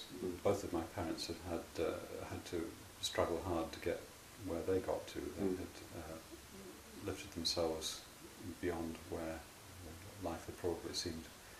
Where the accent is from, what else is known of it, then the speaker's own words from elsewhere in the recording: London, United Kingdom; in the Middlesex Hospital in London, where my father was a junior doctor. Mm-hmm. And I lived in and around London for the first 3.5 years of my life.